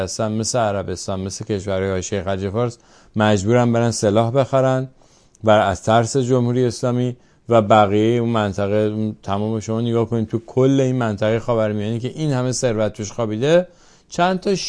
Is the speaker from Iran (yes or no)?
yes; Iran; ما که ایرانی هستیم، اگر دلمون برای ایران میتپه